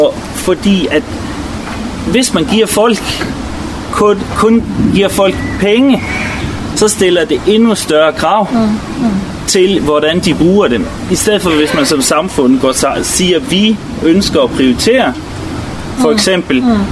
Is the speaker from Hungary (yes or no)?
no; Norway; now in Denmark; Så tænker jeg, nu kommer jeg fra Norge.